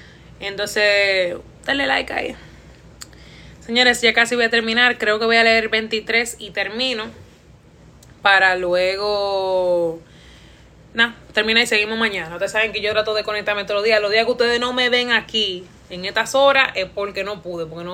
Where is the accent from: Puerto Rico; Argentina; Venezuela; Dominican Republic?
Dominican Republic; como buena dominicana